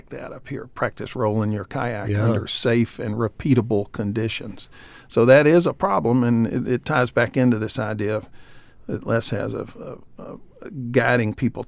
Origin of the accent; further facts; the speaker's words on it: South Carolina, United States; I grew up in South Carolina and our rivers were the Chattooga and some of the local, you know, mountain rivers down there.